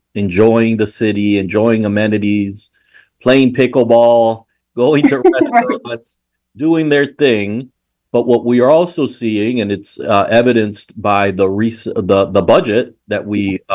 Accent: Peru; I'm from Peru, so we got the Andean connection going on this afternoon

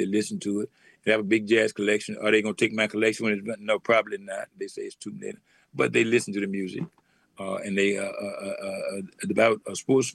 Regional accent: the South, United States; Well, what happened was I grew up in the South, and in the South where I lived, there, where my grandmother lived

